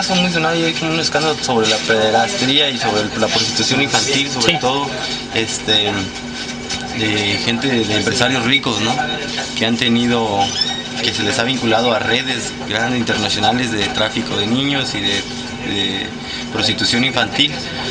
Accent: Oaxaca, Mexico; yo soy de México, de Oaxaca, del Istmo de Tehuantepec. Es la parte más angosta del país mexicano, que uniría el Pacífico con el Golfo

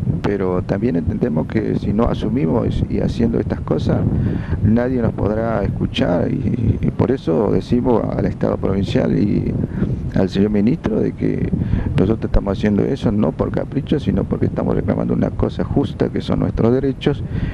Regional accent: Castelli, Chaco, Argentina; yo quiero aclarar que soy de Castel y estoy acá en Machagay

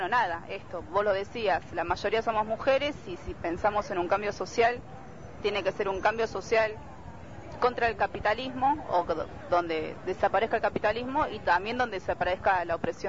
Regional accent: La Matanza, Buenos Aires Province, Argentina; yo soy de La Matanza, te puedo hablar básicamente de La Matanza

